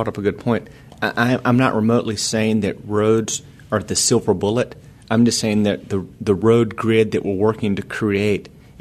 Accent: North Carolina, United States; I mean, I grew up in South Park. I grew up a half mile from the mall.

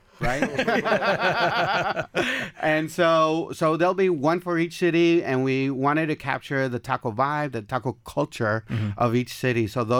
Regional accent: El Paso, Texas, United States; Because I'm from El Paso, and, you know, that's the best food in the world. So, but, you know, while I love El Paso, I'm going to give my nod to Houston.

